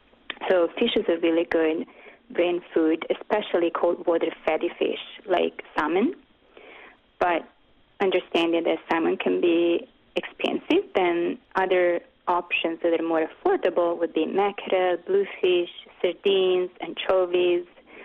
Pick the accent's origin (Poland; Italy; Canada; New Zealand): Italy; now in New York, United States; I'm sure as everybody can tell from my accent, I'm Italian. And when I moved to New York 15 years ago, the first thing I noticed is that nobody drinks water.